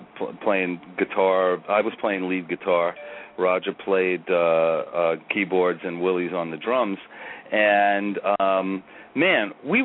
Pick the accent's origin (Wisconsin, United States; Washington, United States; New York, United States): New York, United States; Staten Island; We grew up together in Oakwood Heights on Staten Island